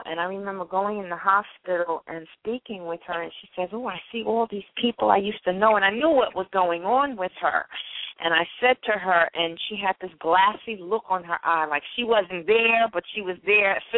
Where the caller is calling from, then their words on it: New York, United States; I'm calling from New York.